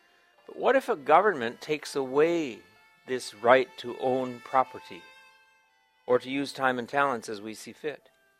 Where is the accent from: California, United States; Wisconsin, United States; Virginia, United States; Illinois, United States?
Wisconsin, United States; When I was a child growing up in Wisconsin, I enjoyed Louisville Slugger baseball bats